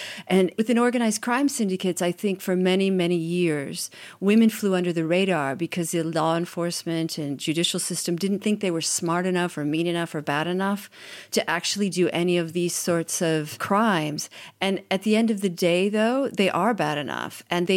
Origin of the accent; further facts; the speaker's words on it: United States; now in Italy; I'm an American. I've been in Italy since 1996